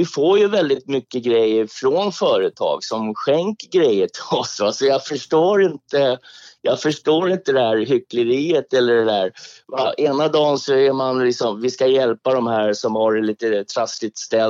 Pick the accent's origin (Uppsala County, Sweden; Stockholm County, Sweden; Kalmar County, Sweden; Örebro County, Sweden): Stockholm County, Sweden; Stockholm; jag är söderkis. Jag är mitt från söder. Maria Torget heter.